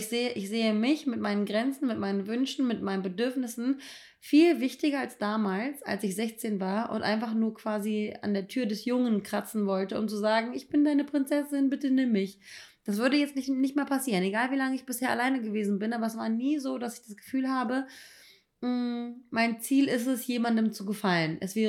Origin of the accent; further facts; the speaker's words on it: Braunschweig, Lower Saxony, Germany; weil ich habe letztens mein Crush, als ich 16 war, aus meiner Heimat Braunschweig, den fand ich mit 16 ganz, ganz toll.